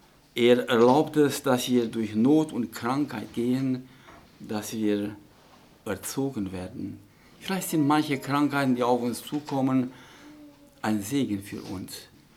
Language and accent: German; Sibiu, Sibiu County, Romania; In meiner alten Heimat, ich komme aus der Gegend von Hermannstadt, also ganz weg von da.